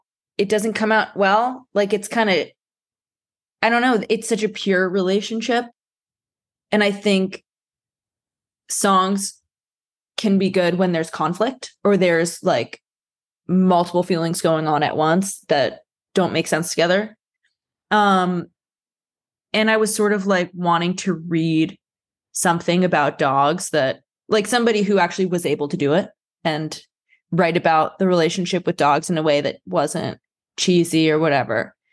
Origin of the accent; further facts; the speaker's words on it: New York City, New York, United States; now in Los Angeles, United States; I have lived in an urban environment almost my entire life. I grew up in New York City, and the parts of LA that I have lived in since I've moved here are very densely populated parts of LA.